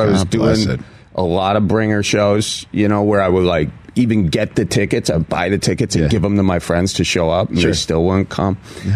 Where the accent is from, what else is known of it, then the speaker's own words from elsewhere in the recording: Wisconsin, United States; accent: Wisconsin; They said I couldn't do voiceovers at one place because I had a Wisconsin accent.